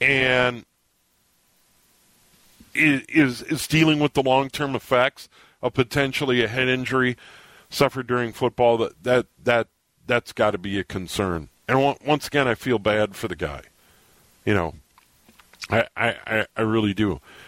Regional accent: Minnesota, United States; I was born and raised here in the cities.

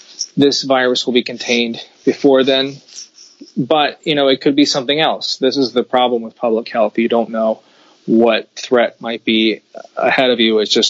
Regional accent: United States; I'm an American, I presume you are too, Ryan

